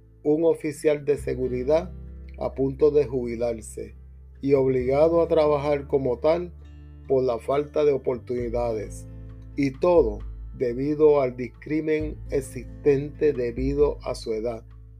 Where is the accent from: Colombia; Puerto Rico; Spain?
Puerto Rico; la violenta situación que vivimos nosotros como puertorriqueños día a día para sobrevivir a duras penas en esta sociedad